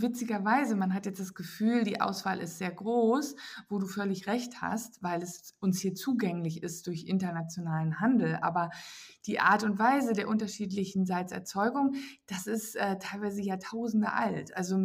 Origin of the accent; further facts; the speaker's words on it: Lower Saxony, Germany; now in Cologne, Germany; Ich bin eine Niedersächsin und ich habe mir die rheinische Frohnatur eigentlich eher so angeeignet, ne?